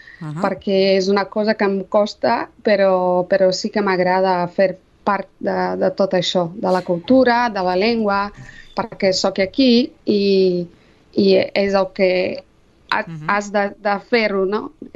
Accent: Rio de Janeiro, Brazil; Catalan is a second language; moved away as an adult; now in Sabadell, Spain; jo soc de Rio de Janeiro, de Brasil, i això, vaig venir a Sabadell amb el meu marit fa 4 anys per fer un màster de periodisme de viatges a l'Autònoma

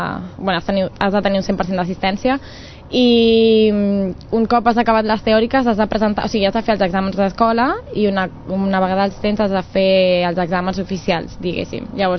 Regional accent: Barcelona, Catalonia, Spain; born there; now in Rubí, Spain; Bueno, vaig néixer a Barcelona, però visc a Rubí.

